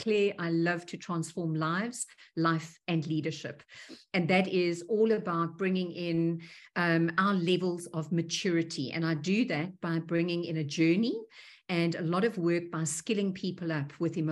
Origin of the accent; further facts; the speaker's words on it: South Africa; First and foremost, I'm from South Africa. I live in the Klein Karoo